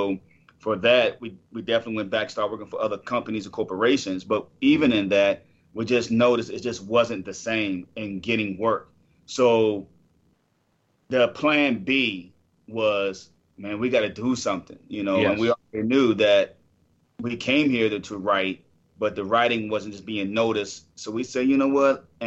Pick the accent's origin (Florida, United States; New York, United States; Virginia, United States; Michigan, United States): Virginia, United States; Richmond; now in California, United States; Yeah, we're from Richmond, Virginia.